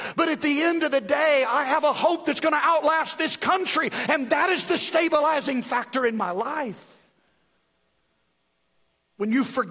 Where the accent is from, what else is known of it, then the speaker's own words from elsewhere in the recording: United States; I believe as an American, it is my right, it is my privilege, it is my responsibility.